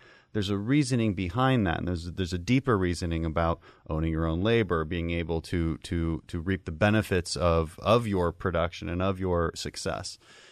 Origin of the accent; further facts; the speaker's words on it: Houston, Texas, United States; also born or lived in Bogota, Colombia; You know, I grew up abroad because my dad was in the oil and gas sector. So I grew up in Houston.